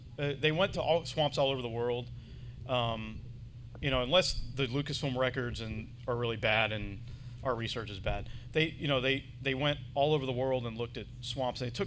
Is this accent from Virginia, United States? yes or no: no; Georgia, United States; I'm like, oh, I'm from Georgia, so it feels like 90.